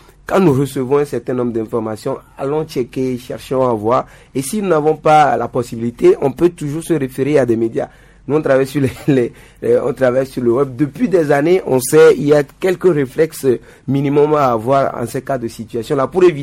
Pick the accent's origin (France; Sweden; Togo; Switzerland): Togo; nous sommes Togolais avant tout.